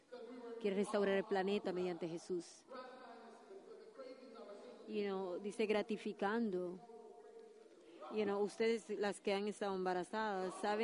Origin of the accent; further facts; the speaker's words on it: United States; born there; Porque yo nací aquí en América. Yo me identifico como un americano. En África me consideran de ellos como, y para mí es un honor, yo también soy haitiano.